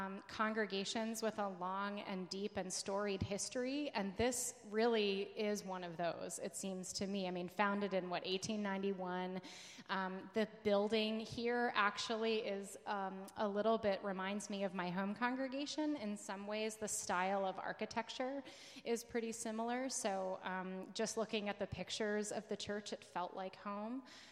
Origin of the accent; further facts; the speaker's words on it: Maryland, United States; I am a very East Coaster person. I'm from Maryland.